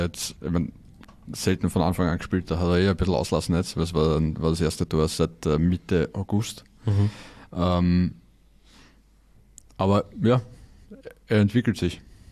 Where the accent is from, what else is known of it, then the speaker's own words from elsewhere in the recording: Stripfing, Lower Austria, Austria; born there; Ich bin gebürtiger Striffinger.